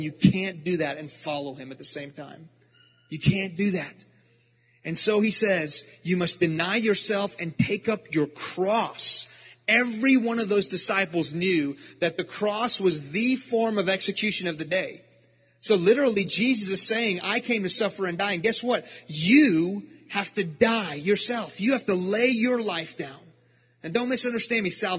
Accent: Iran; now in United States; Because we're from Iran.

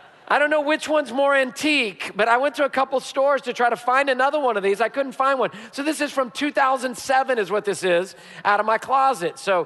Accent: Houston, Texas, United States; I'm a native Houstonian. I love our city. You don't get any more Houston than me. I was born in Herman Hospital, raised in Houston, been here my whole life

